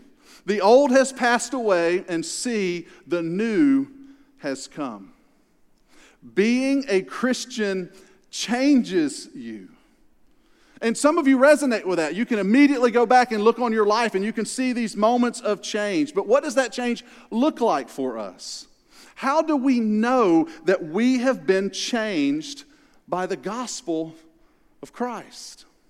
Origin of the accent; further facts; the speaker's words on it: Louisiana, United States; also born or lived in Arkansas; I am originally from Louisiana. I was educated in the Louisiana public school system, and I've spent 9 years living in Arkansas.